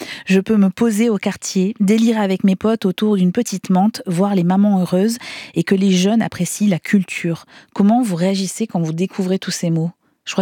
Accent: Nice, Provence-Alpes-Côte d'Azur, France; J'étais obligée de vous faire entendre une niçoise en tant que niçoise.

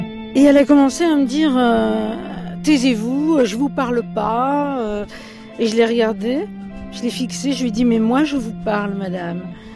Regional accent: Brittany, France; Je viens de Bretagne, du Nord Finistère, donc une région extrêmement agricole.

